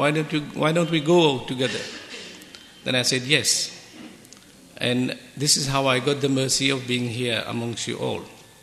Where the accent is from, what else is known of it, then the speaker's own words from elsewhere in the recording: Mauritius; from Mauritius, a very small island in the south of the globe